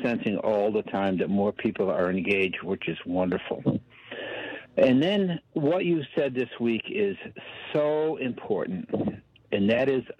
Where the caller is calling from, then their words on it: Washington, United States; I'm in Washington State, and I'm from